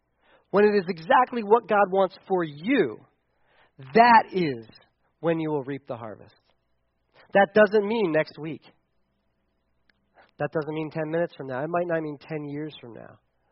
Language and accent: English; United States; Because I'm an American. I use a microwave.